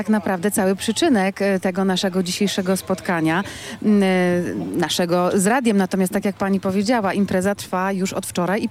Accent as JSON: {"language": "Polish", "region": "Pomeranian Voivodeship", "country": "Poland", "said": "bo my z Trójmiasta"}